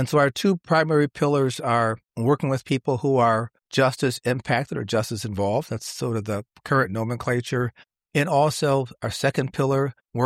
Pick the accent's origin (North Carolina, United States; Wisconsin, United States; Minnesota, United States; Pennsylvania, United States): Wisconsin, United States; Milwaukee; I am from Milwaukee, grew up in Milwaukee's Central City, and at a time when, you know, life could be challenging in a community that has certainly some challenges and a number of issues, shall we say.